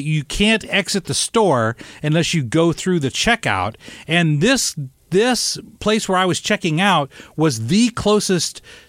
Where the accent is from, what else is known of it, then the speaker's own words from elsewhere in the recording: Illinois, United States; they were, like, from my hometown in Southern Illinois.